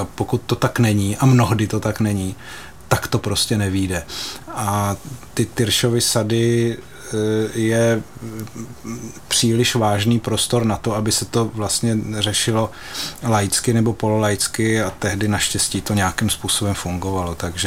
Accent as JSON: {"language": "Czech", "town": "Poděbrady", "region": "Central Bohemian Region", "country": "Czechia", "lives_now": "Trutnov, Czech Republic", "said": "Já jsem původně z Poděbrad, dneska bydlím dlouho v Podkrkonoší v Trutnově, ta místa mám rád"}